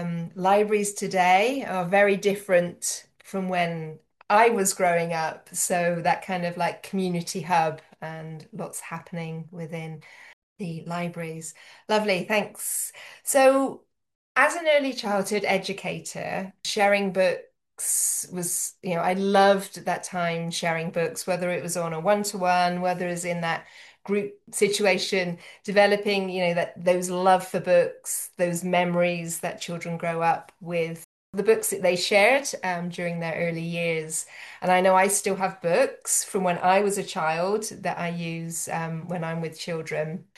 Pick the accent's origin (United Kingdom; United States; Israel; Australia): United Kingdom; And I, being a Brit also